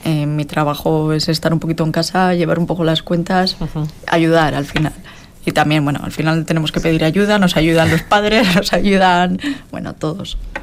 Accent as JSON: {"language": "Spanish", "town": "Miranda de Ebro", "region": "Castile and León", "country": "Spain", "said": "No, yo soy de Miranda."}